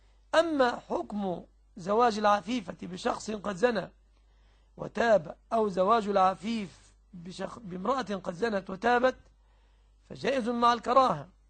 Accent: Egypt; والذي يتقاضى 1000 في بلادنا مصر أو 2000 لا يعد فقيرا في الغالب

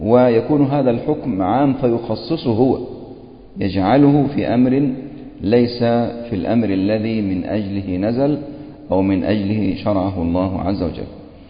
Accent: Egypt; كما هو حالنا في بلادنا مصر

